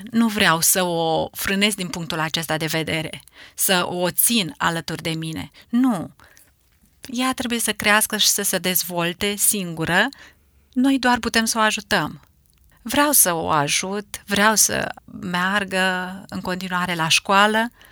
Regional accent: Iași, Iași County, Romania; also born or lived in Târgu Neamț; now in Bacău, Romania; Am copilărit la Iași, am locuit pentru 9 ani la Târgu Neamț, de 10 ani suntem la Bacău.

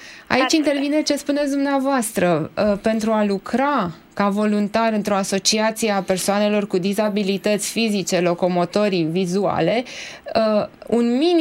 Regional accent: Constanța, Constanța County, Romania; că și eu provin tot din Constanța

